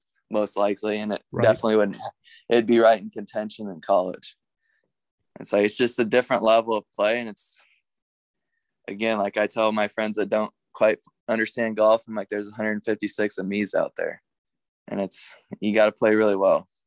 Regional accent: Ottumwa, Iowa, United States; growing up in Ottumwa on a little bit easier courses than I see a lot of times has helped me

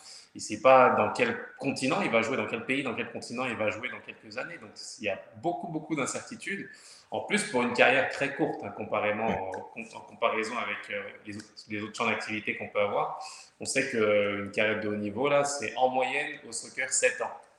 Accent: France; moi, je suis français d'origine, donc on a vu ce qui se passait en France

